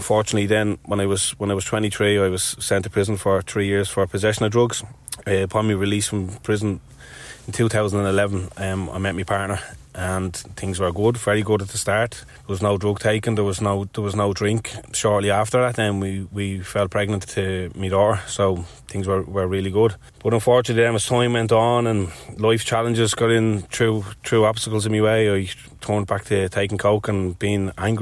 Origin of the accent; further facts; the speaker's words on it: Ballymun, Leinster, Ireland; So growing up, I grew up in Ballymun, disadvantaged area, wouldn't have had a lot.